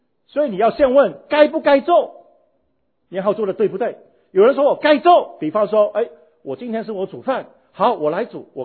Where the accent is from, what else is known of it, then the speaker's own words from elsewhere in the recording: Hong Kong; 因为我是在香港出生，她发给我呢就是说60年代的香港，我在香港嘛